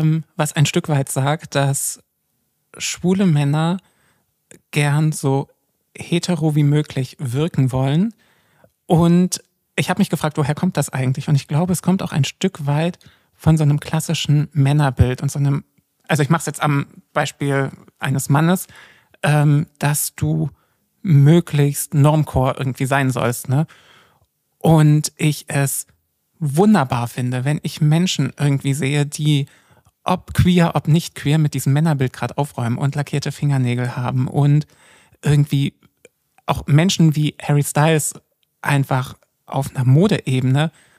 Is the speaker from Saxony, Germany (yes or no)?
yes; Görlitz, Saxony, Germany; ich bin in Görlitz groß geworden, du kennst die Gegend, es ist halt sächsische Kleinstadt